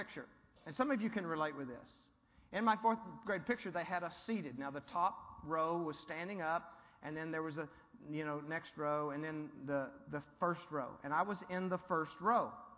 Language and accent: English; Monahans, Texas, United States; I'm going to my hometown tomorrow of Monahans